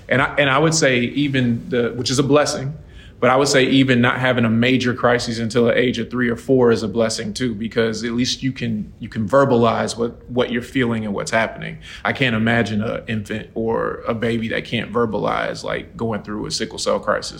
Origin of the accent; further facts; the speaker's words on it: Washington, District of Columbia, United States; born there; So my story, I was born in Washington, D.C., George Washington Hospital.